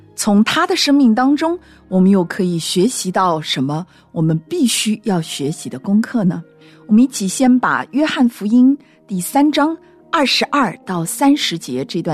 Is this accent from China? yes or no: yes; China; 我们中国人呢，非常的喜欢望这个词儿